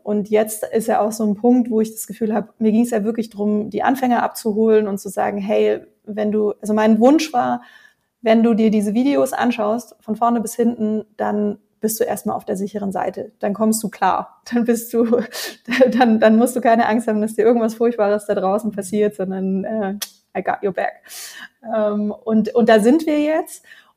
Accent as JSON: {"language": "German", "town": "Stuttgart", "region": "Baden-Württemberg", "country": "Germany", "also_born_or_lived": "Berlin", "moved": "yes", "lives_now": "Munich, Germany", "said": "Also ich komme ja eigentlich aus Stuttgart. Ich bin ja Exil-Schwabe und bin dann erst war ich in Berlin, dann bin ich nach München gezogen."}